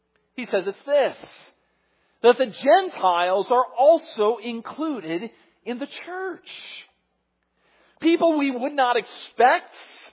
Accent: Midwest, United States; In the small community I grew up in the Midwest, almost everyone in our church was, or everyone in our community was religious.

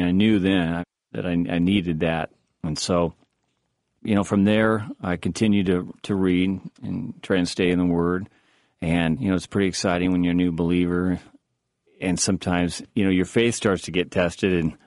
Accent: Midwest, United States; And you know, I grew up in the Midwest, grew mm-hmm. up in a largely Catholic home.

